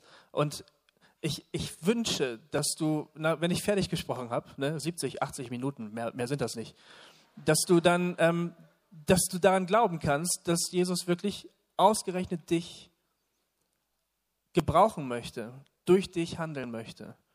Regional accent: Bremen, Germany; Ich habe da auf dem Marktplatz in Bremen, das ist ja meine Heimatstadt, da komme ich gebürtig her, für mich war das was ganz Besonderes.

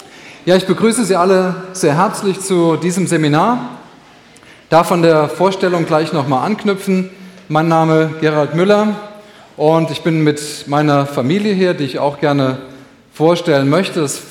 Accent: Rhineland-Palatinate, Germany; Ich komme ziemlich aus dem Norden, aus dem Westerwald

